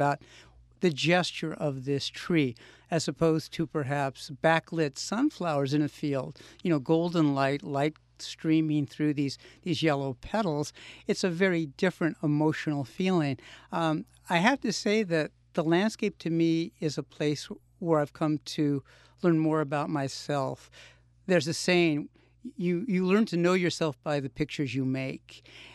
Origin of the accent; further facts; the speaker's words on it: Los Angeles, California, United States; I grew up in Los Angeles, and you think of Los Angeles as a dry, warm destination place for many people